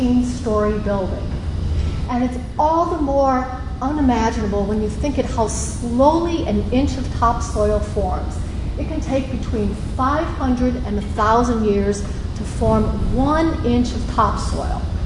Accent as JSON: {"language": "English", "town": "St. Louis", "region": "Missouri", "country": "United States", "tie": "born or raised there", "said": "I grew up in St. Louis, which is at the confluence of the Mississippi River and the Missouri."}